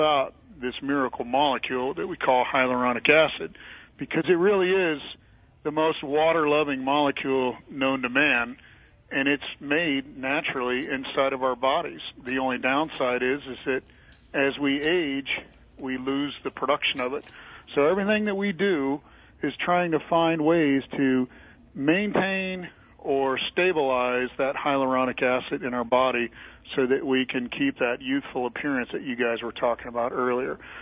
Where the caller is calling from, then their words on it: Kansas City, Missouri, United States; I'm calling from Kansas City, Missouri.